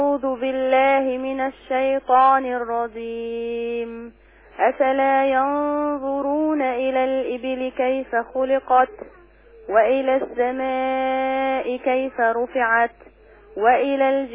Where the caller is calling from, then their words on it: Cairo, Cairo Governorate, Egypt; من القاهره. من الزيتون